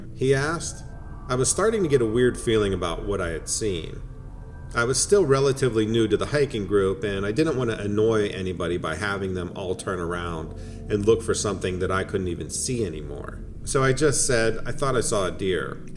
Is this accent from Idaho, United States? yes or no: yes; Twin Falls, Idaho, United States; a good 4-hour drive from where I grew up in Twin Falls, Idaho.